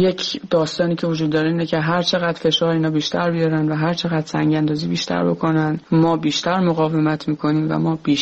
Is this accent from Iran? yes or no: yes; Iran; now in France; به محض اینکه ما از ایران اومدیم به کشور فرانسه